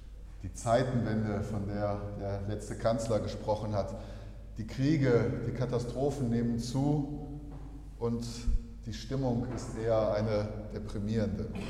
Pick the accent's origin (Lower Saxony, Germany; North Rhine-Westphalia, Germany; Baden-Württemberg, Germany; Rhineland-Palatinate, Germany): North Rhine-Westphalia, Germany; Wuppertal; ich komme aus Wuppertal